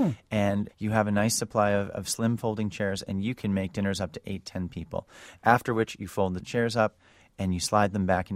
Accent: New York City, New York, United States; I'm from New York City, and people crowd into these tiny little restaurants and sit at these tiny little tables and love it.

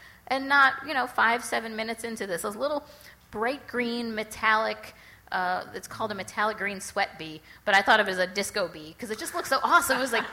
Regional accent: New York City, New York, United States; I grew up in New York City. You know, I didn't have an understanding of cabbage worms

